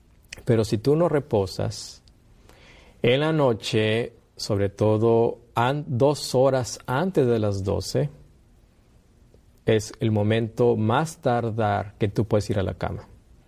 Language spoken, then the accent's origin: Spanish; Nuevo León, Mexico; Venimos de México, de la parte norte del país, el estado de Nuevo León. En Montemorelos tenemos un sanatorio naturista que ya tiene funcionando más de 30 años. Yo soy médico internista